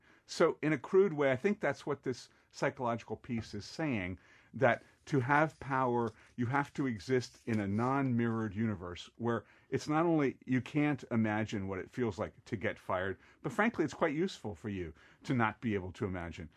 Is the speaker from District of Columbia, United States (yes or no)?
yes; Washington, District of Columbia, United States; And B, I grew up in Washington, D.C., so I'm pro-Redskins